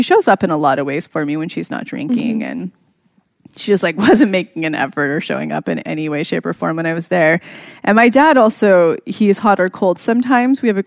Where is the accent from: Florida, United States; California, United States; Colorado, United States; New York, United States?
California, United States; Yosemite; we have a retreat house up in Yosemite, my hometown, which will be launching actually